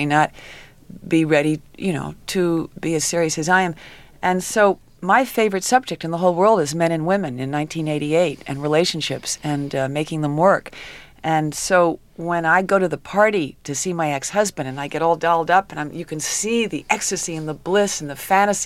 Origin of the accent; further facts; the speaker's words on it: New York, United States; I've had a couple of experiences at knife point and gunpoint just from being a New Yorker, you know.